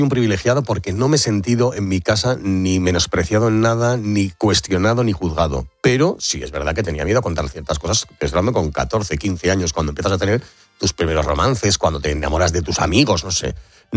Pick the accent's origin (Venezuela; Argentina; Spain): Spain; Madrid, Community of Madrid; also born or lived in Sabiñánigo; me he tenido que ir primero a Pirineos, que era mi infancia, aunque yo soy madrileño, pero madre aragonesa. Todos nuestros recuerdos de colegio, de amigos, de vacaciones están en el Pirineo Aragonés, en un pueblo de montaña, en Sabiñánigo.